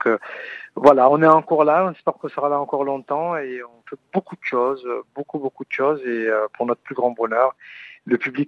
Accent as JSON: {"language": "French", "town": "Montpellier", "region": "Occitanie", "country": "France", "tie": "born or raised there", "said": "Moi, je suis issu de ce quartier de la Paillade."}